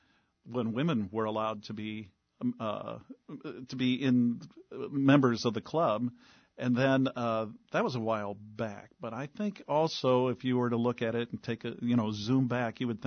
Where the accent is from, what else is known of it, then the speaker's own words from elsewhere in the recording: Quad Cities, United States; now in Des Moines, United States; my grandparents on both sides, matriarch and patriarchal sides, they came up to the Quad Cities roughly around the same time in the early 1900s.